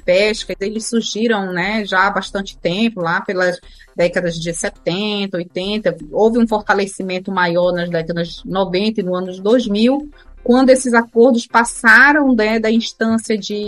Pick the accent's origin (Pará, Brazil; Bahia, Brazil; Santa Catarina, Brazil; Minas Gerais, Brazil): Pará, Brazil; Santarém; Eu sou daqui, da região do Tapajós, eu nasci e me criei aqui em Santarém, na região amazônica, né?